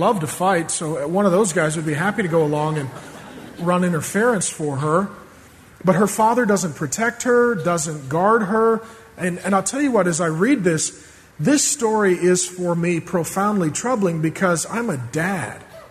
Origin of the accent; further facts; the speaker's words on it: SeaTac, Washington, United States; I grew up in SeaTac. You can't be that naive. You don't go for walks at night in SeaTac